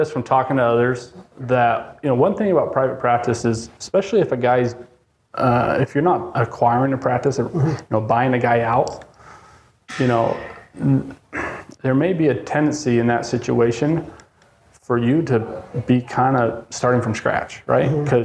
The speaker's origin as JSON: {"language": "English", "region": "Utah", "country": "United States", "tie": "born or raised there", "said": "I grew up in Utah."}